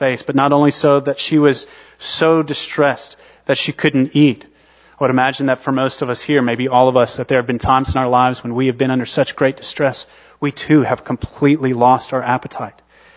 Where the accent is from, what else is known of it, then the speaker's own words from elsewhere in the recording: United States; telling me how, as an American, I was loud and wordy.